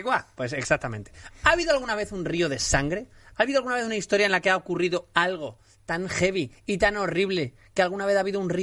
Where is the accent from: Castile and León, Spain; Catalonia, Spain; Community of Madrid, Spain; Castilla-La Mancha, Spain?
Community of Madrid, Spain; Madrid; Sí, pero porque insisto, somos madrileños.